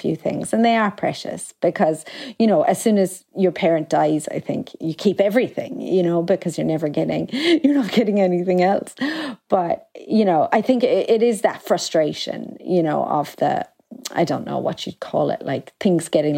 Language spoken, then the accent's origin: English; Ireland; I grew up in the Ireland of the 90s.